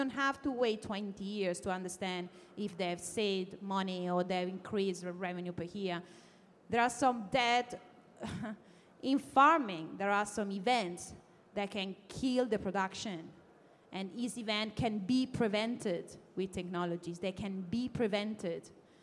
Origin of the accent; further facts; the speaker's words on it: South Australia, Australia; I come from South Australia where it's so hot and dry, and it's a big topic.